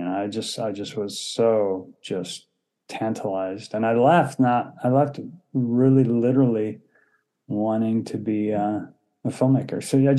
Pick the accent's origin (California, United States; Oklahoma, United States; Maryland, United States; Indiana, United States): California, United States; Palo Alto; I grew up in Palo Alto, California.